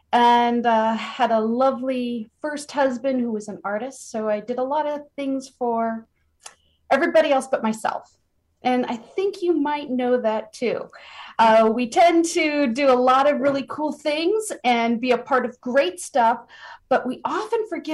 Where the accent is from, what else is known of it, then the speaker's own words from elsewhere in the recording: New Orleans, Louisiana, United States; Yes. I'm from New Orleans.